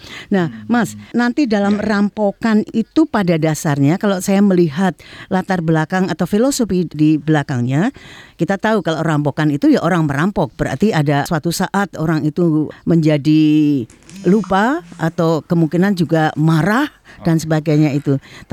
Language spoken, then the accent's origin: Indonesian; Java, Indonesia; kita sama-sama orang Indonesia. Dan kebetulan saya dari Jawa